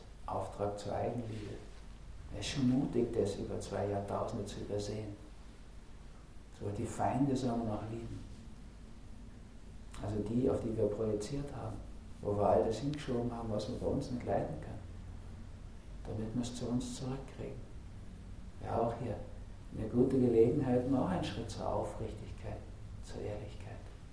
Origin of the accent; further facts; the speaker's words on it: West Germany, Germany; Ich komme aus der BRD, da ist das nicht so, da sind wir das nicht gewohnt.